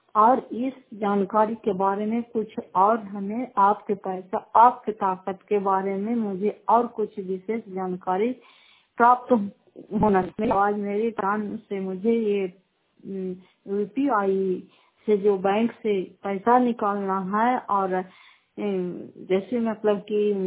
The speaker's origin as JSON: {"language": "Hindi", "town": "Fatehpur", "region": "Bihar", "country": "India", "said": "घर फतेहपुर पंचायत मकरौता जिला नालंदा और किराया पछुआ ब्लॉक की निवासी हूँ।"}